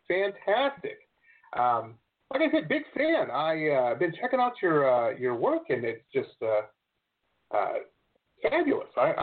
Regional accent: Detroit, Michigan, United States; I grew up in Detroit. So whereabouts in – but I have family all over Michigan.

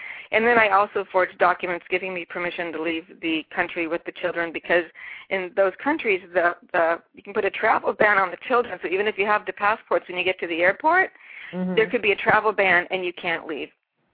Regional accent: United States; I'm home. I'm an American.

